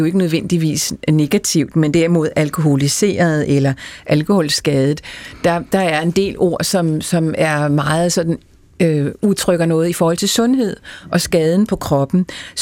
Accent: West Jutland, Denmark; jeg ved ikke, om det er, fordi jeg kommer fra Vestjylland, eller fordi det var i slutningen af 80'erne.

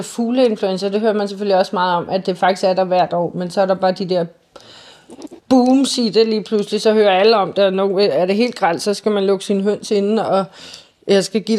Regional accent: Capital Region of Denmark, Denmark; nu kommer jeg jo fra Bornholm

